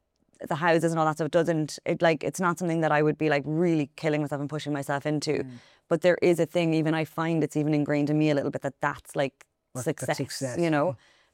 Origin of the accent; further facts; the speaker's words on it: Ireland; as Irish people as well, coming from a colonized country